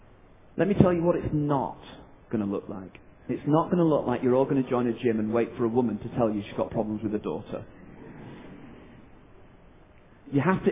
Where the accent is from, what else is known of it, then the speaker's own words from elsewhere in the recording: United Kingdom; I'm British, as you now have established.